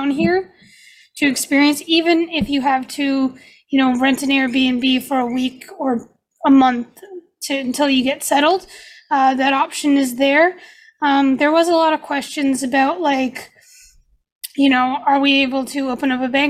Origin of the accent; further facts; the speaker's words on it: Canada; we're from Canada, right? So we're used to cold, snow